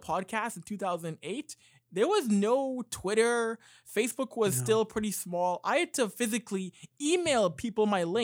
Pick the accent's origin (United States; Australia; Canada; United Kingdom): Canada; And I think what was interesting is that being a Canadian kid at 16 years old, you truly see how big the NFL is.